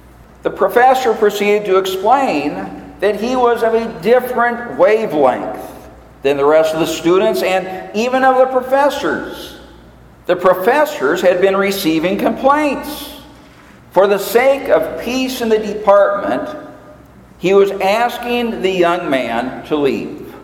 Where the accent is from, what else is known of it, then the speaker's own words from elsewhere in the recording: Minnesota, United States; Now, that was a song that was part of the Casey Jones Birthday Club when we were growing up in Minnesota.